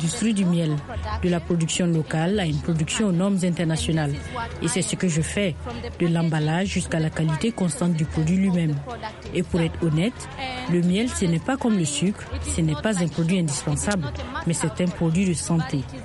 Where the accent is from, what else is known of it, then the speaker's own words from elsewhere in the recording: Tanzania; French is a second language; Je viens de Tanzanie, la belle terre de Tanzanie.